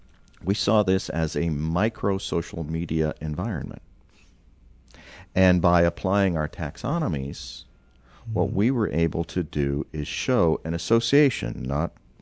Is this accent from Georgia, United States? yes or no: no; Illinois, United States; I grew up in Northern Illinois and watched the TV weather guy on Channel 2.